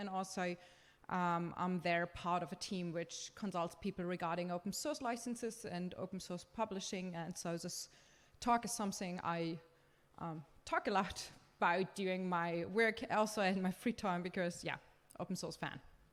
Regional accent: Germany; So since I'm from Germany, this is a little bit put on German law

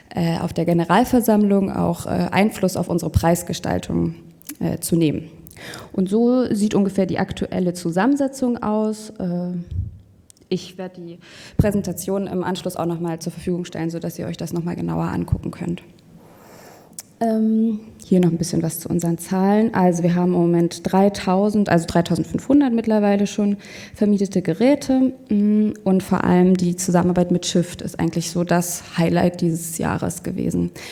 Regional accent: France; German is a second language; wir kommen aus Frankreich, deswegen muss ich mal ab und zu ein bisschen übersetzen im Kopf.

